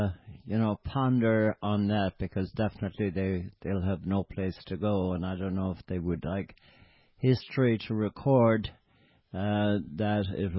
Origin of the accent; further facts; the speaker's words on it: Ballina, County Mayo, Ireland; my hometown of Ballina in Mayo